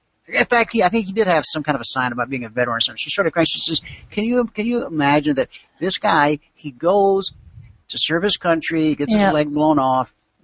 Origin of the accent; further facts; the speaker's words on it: the South, United States; Now, for me growing up in the South where everybody has a lawn, that smell of fresh cut grass